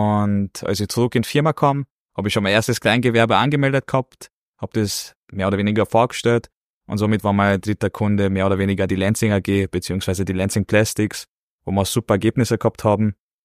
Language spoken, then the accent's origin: German; North Macedonia; now in Austria; ich bin ursprünglich aus Nordmazedonien, aber seit mittlerweile 22 Jahren in Oberösterreich.